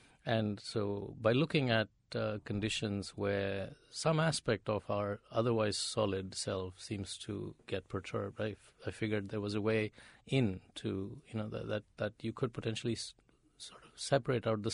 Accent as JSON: {"language": "English", "country": "India", "tie": "born or raised there", "said": "I grew up in India where the religions are very, very concerned about the nature of the self."}